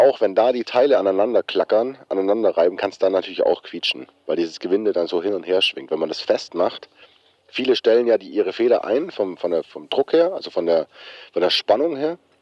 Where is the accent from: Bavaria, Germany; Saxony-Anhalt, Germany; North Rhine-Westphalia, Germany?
Bavaria, Germany; now in Hamburg, Germany; Ich bin auch ein Bayer in Hamburg.